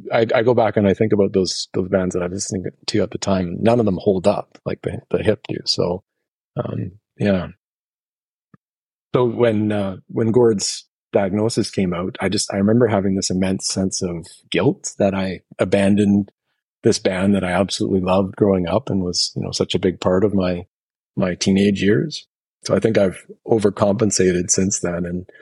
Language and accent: English; Yellowknife, Northwest Territories, Canada; I grew up in Yellowknife. So, I mean, music was a big part of growing up there.